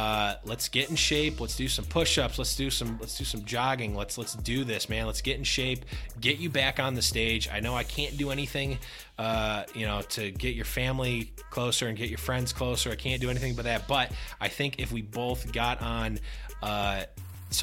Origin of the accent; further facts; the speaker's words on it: New York, United States; Being a New Yorker, the Excelsior ever upward, you know, message and that's, I like that a lot.